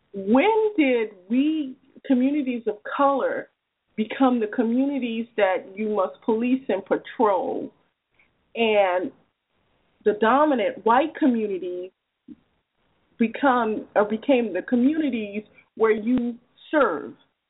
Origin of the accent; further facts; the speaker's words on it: New Orleans, Louisiana, United States; my experiences growing up in New Orleans, Louisiana, where we had a lot of internal violence in our community, but we had a community.